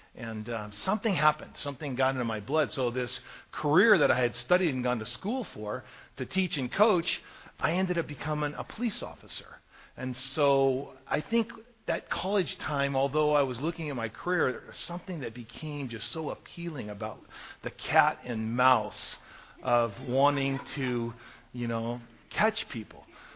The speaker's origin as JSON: {"language": "English", "town": "Bay Area", "region": "California", "country": "United States", "tie": "born or raised there", "said": "I grew up mostly in the Bay Area in California, and I was given a football scholarship to the University of Oregon"}